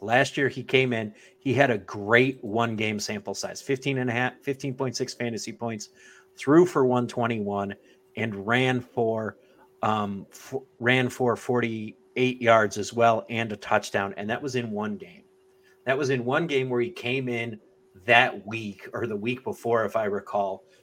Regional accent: Rochester, New York, United States; I'm from Rochester originally.

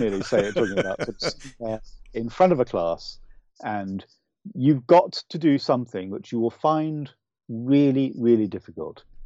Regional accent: United Kingdom; accent: UK accent; I'm sad to say this, but I'm Irish, but I don't have the beautiful lyrical Irish accent. I really wish I did, but it would be false of me to try and copy it. I was brought up largely in the UK, so I speak with a UK accent.

